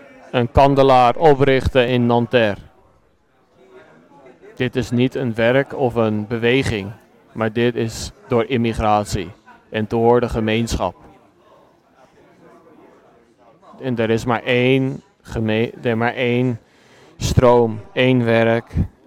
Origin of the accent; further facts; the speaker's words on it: Spain; Ik kom uit Spanje.